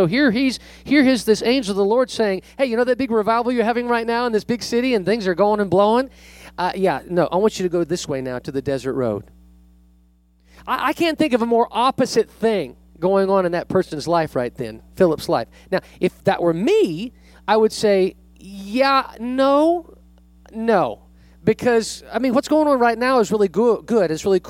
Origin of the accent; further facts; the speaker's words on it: West Coast, United States; I grew up on the West Coast, and so my parents, we would go on trips on occasion, and one of them was we didn't live too far away from Death Valley.